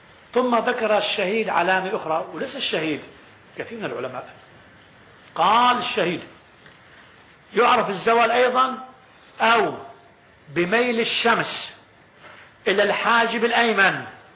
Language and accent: Arabic; Lebanon; كما نحن أهل الشام في لبنان، عندنا في لبنان وبلاد الشام بشكل عام قبلتنا إلى الجنوب الشرقي